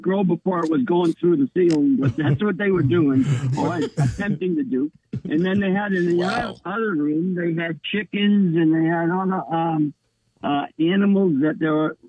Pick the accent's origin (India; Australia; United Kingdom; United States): United States; Sanford; I'm from Sanford.